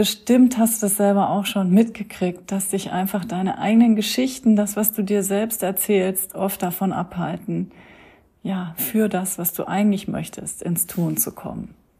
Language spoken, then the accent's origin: German; Munich, Bavaria, Germany; ich bin in meiner alten Heimat in München